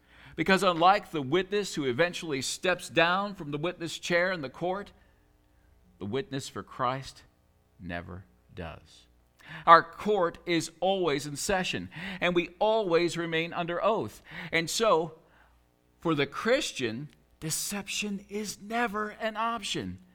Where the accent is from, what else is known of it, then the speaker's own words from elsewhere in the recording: Northeast, United States; See, I grew up in the Northeast, and, you know, they make up silly songs there, I guess.